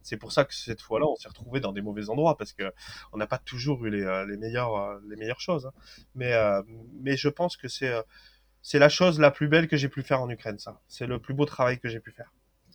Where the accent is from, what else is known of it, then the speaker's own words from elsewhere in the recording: France; certes c'est le mien puisque je suis français